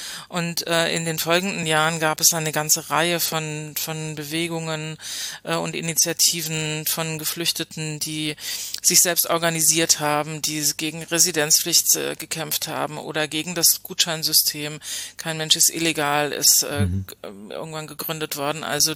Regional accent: Hoyerswerda, Saxony, Germany; wenn man gesagt hat, ich bin aus Hoyerswerda, alle kannten diese Geschichte und man war ständig damit konfrontiert.

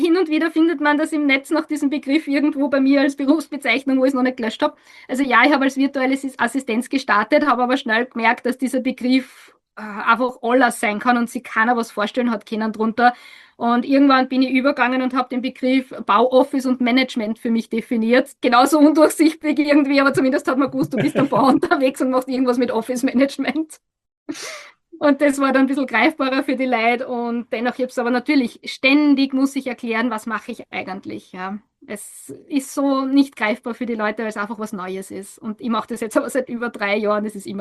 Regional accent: Austria; die hätte ich gern bei uns in Österreich.

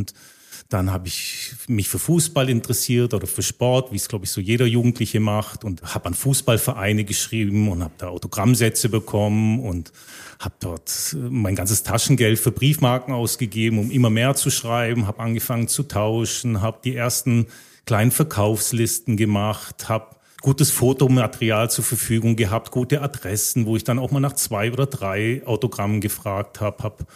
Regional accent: Konstanz, Baden-Württemberg, Germany; now in Switzerland; Also ich komme aus Konstanz am Bodensee, bin dort geboren, bin seit knapp 15 Jahren in der Schweiz, fühle mich hier sehr wohl

